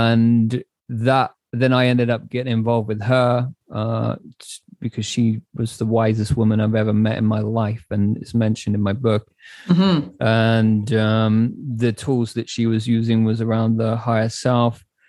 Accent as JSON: {"language": "English", "country": "United Kingdom", "tie": "born there", "said": "on the street in London, where I was living at that point. And I'm British born. And so back at 28, I was an entrepreneur"}